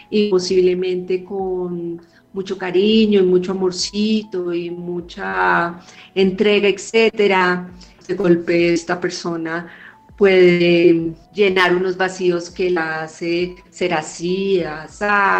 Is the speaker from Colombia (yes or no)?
yes; Bogotá, Colombia; Sí, soy bogotana y bogotana a morir.